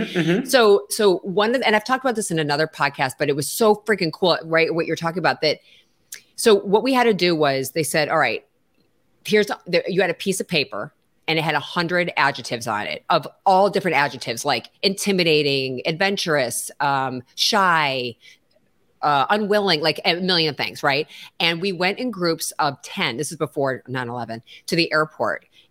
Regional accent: Chicago, Illinois, United States; moved away as an adult; now in Los Angeles, United States; when I was like, I think I was 20 when I moved to LA from Chicago.

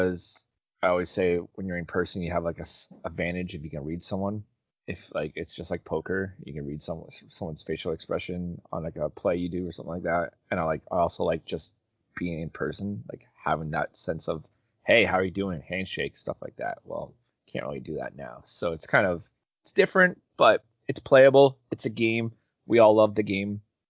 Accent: Ontario, Canada; I'm from... … I'm from Canada. I live in Ontario.

